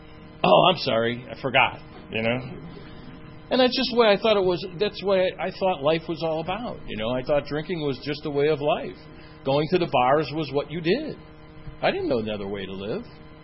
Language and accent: English; Chicago, Illinois, United States; I grew up in Chicago. I'm an Irish Catholic, and drinking was a way of life.